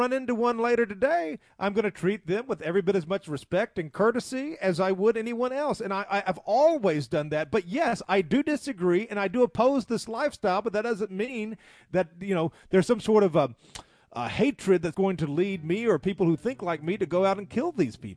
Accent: the South, United States; So as a white man, as a Christian, as a Southerner, I kind of prefer the company of people with whom I have more things in common.

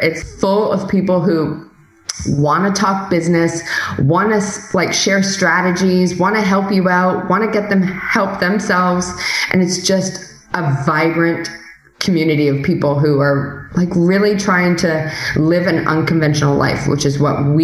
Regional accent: Toronto, Ontario, Canada; I'm from Toronto, and Toronto, it's just when we were living there, we had, okay, so I was living in Australia and then we went to New Zealand and then we went back to Toronto for about just under a year.

